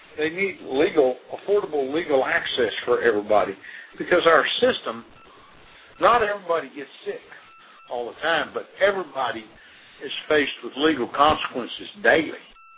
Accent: Texas, United States; but I'm a Texan, and that's the way we're brought up to think.

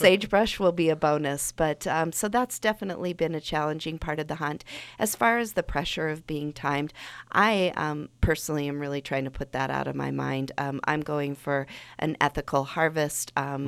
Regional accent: Gillette, Wyoming, United States; I grew up in Gillette, and I grew up knowing about the one-shot antelope hunt

